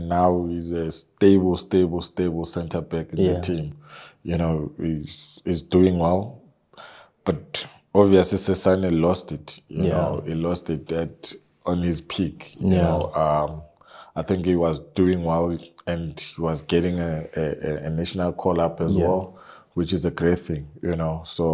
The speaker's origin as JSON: {"language": "English", "country": "South Africa", "said": "But it helped us as South African, the national team as well, to do well, you know."}